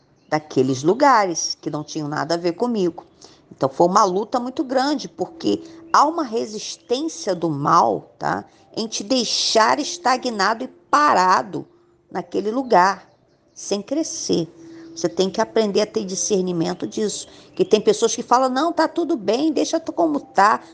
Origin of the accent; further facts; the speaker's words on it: Rio de Janeiro, Brazil; born there; Apesar de eu ter nascido no Rio de Janeiro, no Hospital de Ipanema